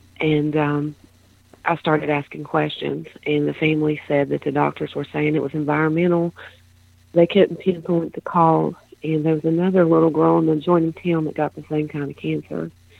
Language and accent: English; Mullins, West Virginia, United States; I was born in Mullins, West Virginia. I was born a coal miner's daughter and granddaughter. I lived in a community called Iroquois.